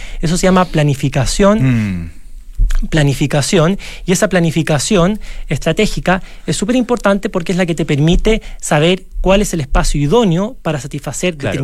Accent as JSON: {"language": "Spanish", "country": "Chile", "said": "Yo soy chileno"}